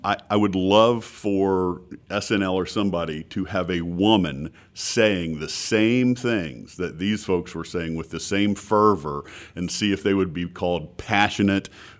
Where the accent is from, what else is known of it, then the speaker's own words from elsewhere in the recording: North Carolina, United States; and of course I grew up in North Carolina